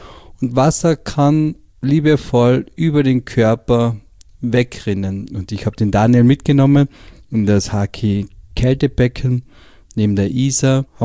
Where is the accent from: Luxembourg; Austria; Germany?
Austria; Carinthia; ich komme aus Kärnten